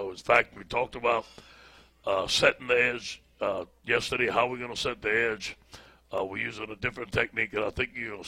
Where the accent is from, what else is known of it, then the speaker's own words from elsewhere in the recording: Louisiana, United States; We fight through bad times. We're from Louisiana. We have resiliency.